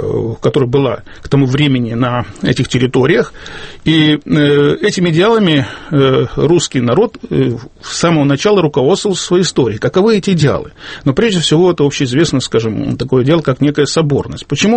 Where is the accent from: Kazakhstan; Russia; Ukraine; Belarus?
Belarus; Я, скажем, белорус